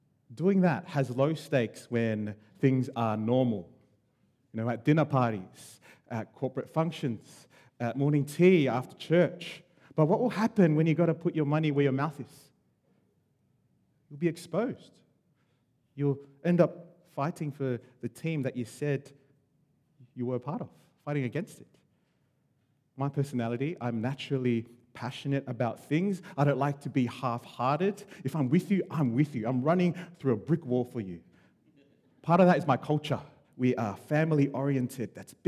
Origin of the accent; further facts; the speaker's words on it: Sydney, New South Wales, Australia; I grew up in Sydney.